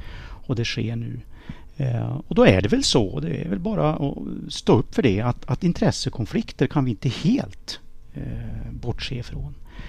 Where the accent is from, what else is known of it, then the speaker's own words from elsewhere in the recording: Björna, Västernorrland County, Sweden; also born or lived in Upplands Väsby / Hoting / Ramsele; Delvis uppvuxen i Hoting och i Ramsele. Mm. Ja. Men i stort sett hela grundskolegången i Björna. Så att jag ser väl Björna som där jag har växt upp.